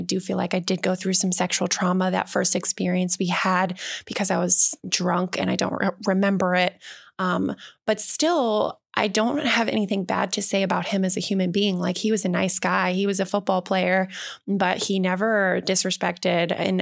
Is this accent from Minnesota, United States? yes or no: no; Chicago, Illinois, United States; You know, I grew up in the Midwest in Chicago, like a suburb of Chicago. And so they were cold.